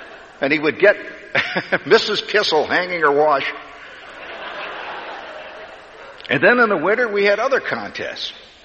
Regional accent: Hammond, Indiana, United States; 2 years ago, my hometown, Hammond, Indiana, made me the man of the year.

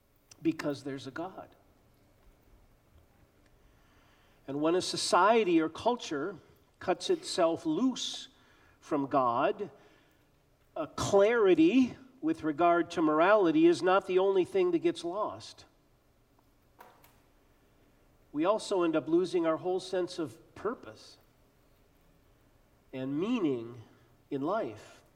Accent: Minnesota, United States; like the shootings in my home state of Minnesota yesterday

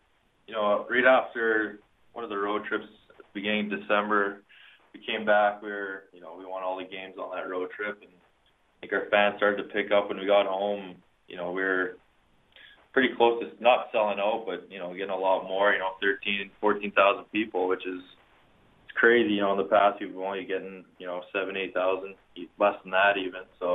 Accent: Edmonton, Alberta, Canada; I grew up in McLeod, so McLeod outdoor rink. That's where I went almost every day after school.

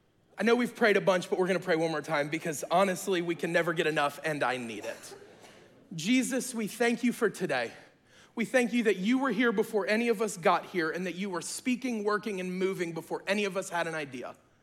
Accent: the South, United States; I'm from the South.

